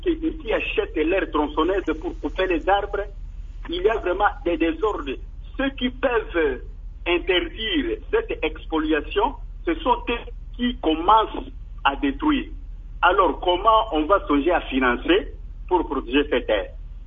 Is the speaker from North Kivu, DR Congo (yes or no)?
no; Kwilu, DR Congo; Par exemple, ici chez nous, au Kwilu, nous avions l'air protégé des mangailles